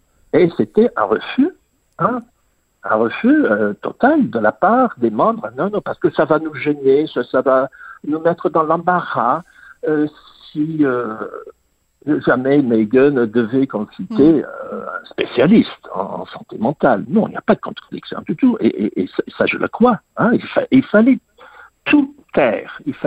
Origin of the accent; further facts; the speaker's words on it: England, United Kingdom; moi, j'ai grandi en Angleterre, je connais